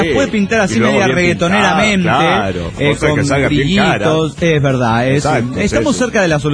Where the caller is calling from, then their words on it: Bucaramanga, Santander, Colombia; de Bucaramanga, Colombia.